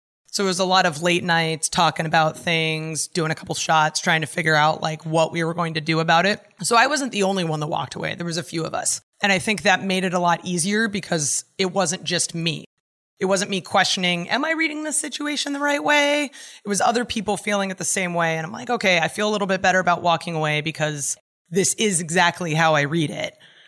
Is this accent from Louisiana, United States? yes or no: no; California, United States; moved away; I grew up in California and I moved away, so that should tell you something.